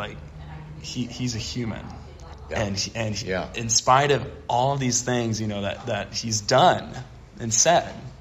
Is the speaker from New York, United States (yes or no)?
no; Oklahoma, United States; because I grew up in Oklahoma riding my horse, you know, through the field